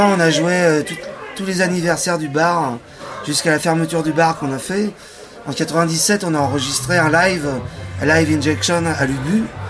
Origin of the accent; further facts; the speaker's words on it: Pays de la Loire, France; Je viens des Pays de la Loire, je suis pas breton, mais on en est pas loin.